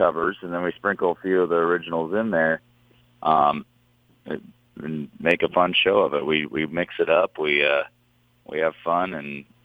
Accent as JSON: {"language": "English", "town": "Manning", "region": "Iowa", "country": "United States", "tie": "born or raised there", "said": "I grew up in Manning, Iowa, over in Carroll County."}